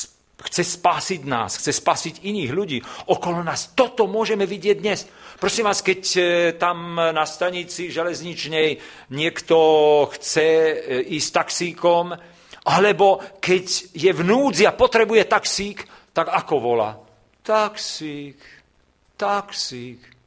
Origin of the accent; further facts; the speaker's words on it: Bratislava, Bratislava Region, Slovakia; A viete, ja som z Bratislavy.